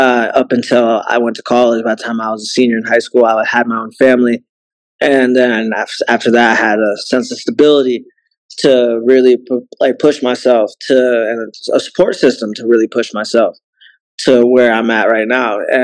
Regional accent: Canton, Ohio, United States; I'm from Canton, Ohio.

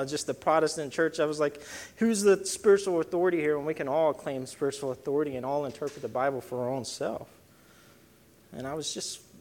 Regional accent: Texas, United States; There's a lot of great things about being a Texan

